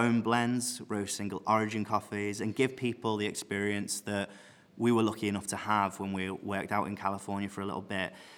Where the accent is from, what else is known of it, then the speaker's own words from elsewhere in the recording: Liverpool, North West England, United Kingdom; being born and bred in Liverpool is I know the city well enough